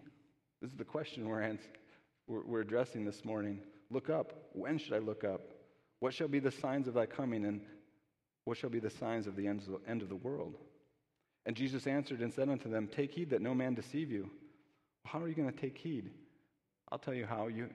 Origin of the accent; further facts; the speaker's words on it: Kenosha, Wisconsin, United States; my hometown that I grew up in, Kenosha, became a headline across all of the United States